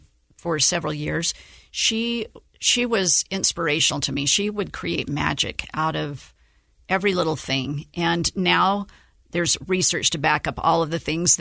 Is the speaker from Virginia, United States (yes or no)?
no; Utah, United States; And I'm so grateful to live in Utah and really proud to just have been born and raised in Utah.